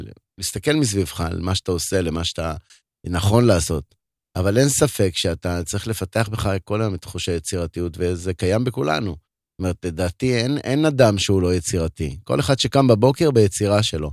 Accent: Dimona, Southern District, Israel; also born or lived in Ashdod; גרתי באותה תקופה באשדוד, נולדתי בדימונה, בגיל 13 עברתי לאשדוד

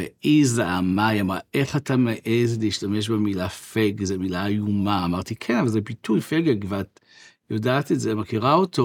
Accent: Central District, Israel; אני בא ממושב, בעמק חפר, משנות ה-60, מושב שחגדתי עם חברה מאצ'ואית, הומופובית.

